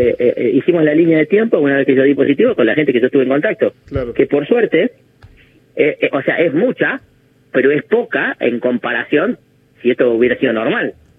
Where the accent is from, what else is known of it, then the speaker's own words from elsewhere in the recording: San Francisco, Córdoba, Argentina; Sí, yo soy de acá. Mira, soy de acá, San Francisco.